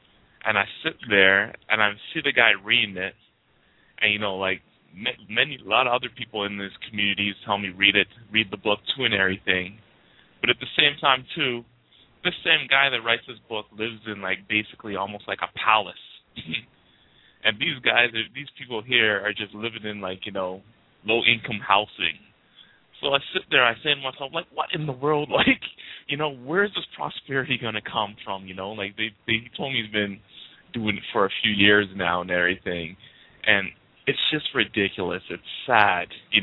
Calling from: Canada; I'm calling from Canada. And basically, where I live, like, there's a growing Ethiopian community where I live.

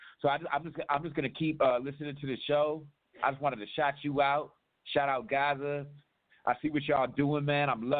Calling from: Tucson, Arizona, United States; Hey, I'm calling from Tucson, Arizona. What's cracking with you, Pop?

